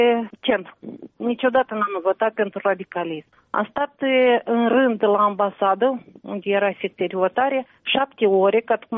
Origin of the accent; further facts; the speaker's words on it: Moldova; now in Moscow, Russia; Suntem 6 moldoveni, restul sunt băștinași din Moscova.